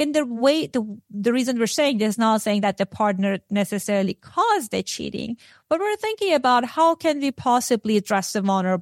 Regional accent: Iran; I grew up in Iran, and Iran, it's a very now, like not before, I mean, last 40 years, a very religious country and very patriarchal

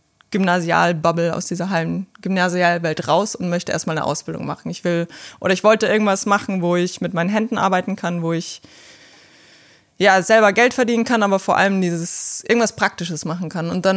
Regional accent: Bavaria, Germany; Zwischen Rosenheim und München.

